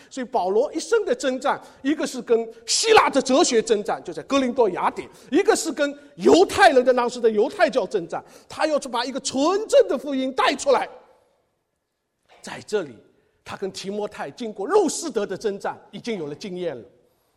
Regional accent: Shanghai, China; 我们上海人就是普通话叫牢

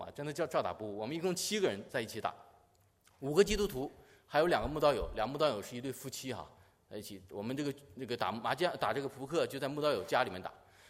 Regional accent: Northeast China, China; 你知道我当时这个我是东北人啊

